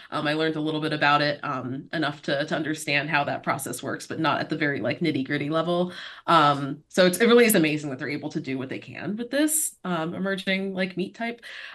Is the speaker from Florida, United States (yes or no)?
yes; Miami, Florida, United States; especially in a place like Florida, where I'm a born and raised Floridian. I'm from Miami, and sea level rise is actively happening